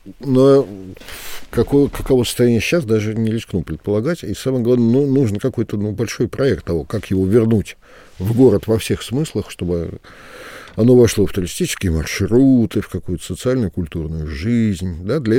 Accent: Moscow, Russia; я бы как уроженец Преображенского с вами поспорил бы.

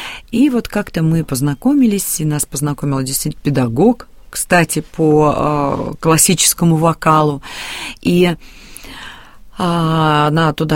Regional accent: Pskov, Pskov Oblast, Russia; born there; Ну, я родилась в Пскове, и Псков известен своими зодчими

